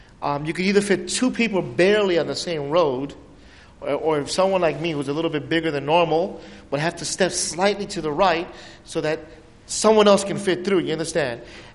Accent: New York City, New York, United States; now in Syracuse, United States; When I grew up in New York City, we know what gridlock is. I remember one time when I was first got here in Syracuse, they were saying we have a gridlock.

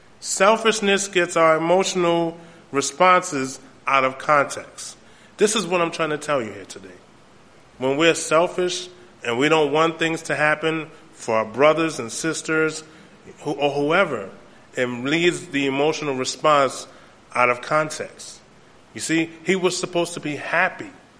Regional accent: New York, United States; because as a young kid growing up in New York, I was into all kind of stuff, right?

